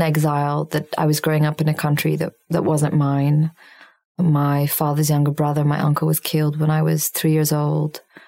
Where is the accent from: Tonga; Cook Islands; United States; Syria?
Syria; In growing up in Syria, no.